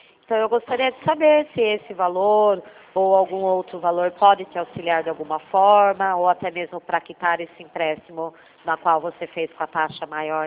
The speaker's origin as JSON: {"language": "Portuguese", "town": "Itu", "region": "São Paulo", "country": "Brazil", "said": "Eu sou de Itu"}